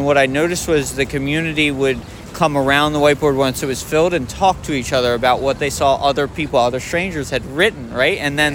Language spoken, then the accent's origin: English; Pennsylvania, United States; now in Philadelphia, United States; But I grew up in Bucks County and I live in Philadelphia now